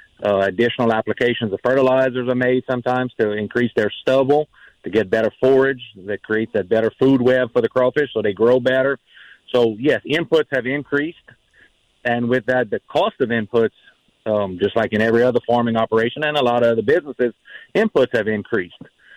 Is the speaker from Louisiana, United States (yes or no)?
yes; Louisiana, United States; This is where I'm born and raised in Southern Evangeline Parish, and it's home